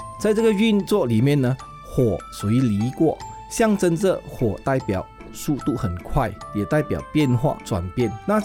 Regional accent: Penang, Malaysia; 我来自槟城

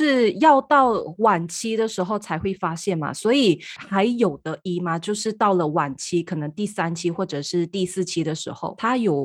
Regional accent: Malaysia; 那其实根据数据的显示呢，在我们马来西亚

